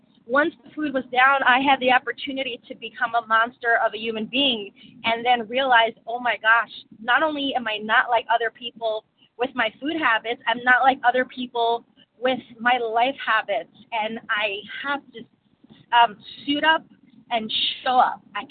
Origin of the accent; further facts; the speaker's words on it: New York, United States; Good morning, everybody. … from New York, compulsive overeater, undereater, anorexic, and exercise bulimic.